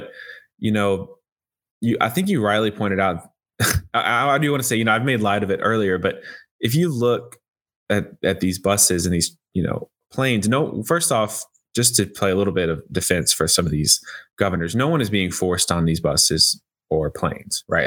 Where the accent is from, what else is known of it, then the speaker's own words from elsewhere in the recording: Texas, United States; it's giving a lot of northern cities a taste of, you know, my home state, Texas, the kind of issues that have to be grappled with every day.